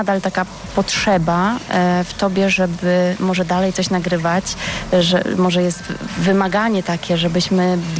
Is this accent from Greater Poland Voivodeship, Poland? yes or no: no; Słubice, Lubusz Voivodeship, Poland; ja pochodzę ze Słubic nad Odrą, tak się też zwykło mawiać i zawsze mówię, że się urodziłam nad rzeką, ponieważ szpital jest przy wale, przy Odrze